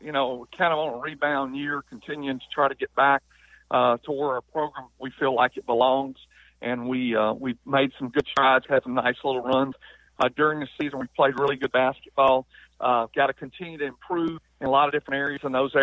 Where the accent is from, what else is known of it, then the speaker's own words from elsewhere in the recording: Louisiana, United States; Well, I think one of the things that makes it a little bit different, one, I'm from Louisiana. My father and his two brothers played here at Northwestern State.